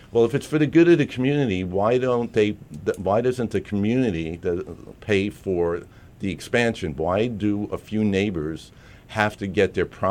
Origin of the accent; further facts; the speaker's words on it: Queens, New York, United States; I'm not Jewish, but I'm from Queens originally.